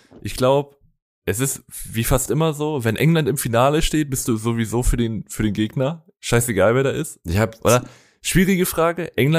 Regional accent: Germany; Als Deutscher?

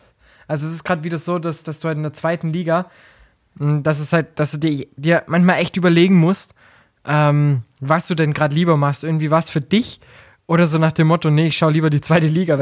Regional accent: Heidenheim, Baden-Württemberg, Germany; ich komme aus Heidenheim.

